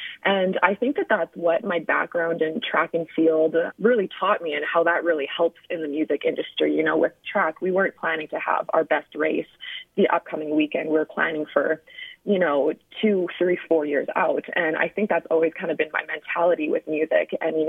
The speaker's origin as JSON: {"language": "English", "town": "Prince Albert", "region": "Saskatchewan", "country": "Canada", "tie": "born or raised there", "said": "Music, I grew up in Prince Albert."}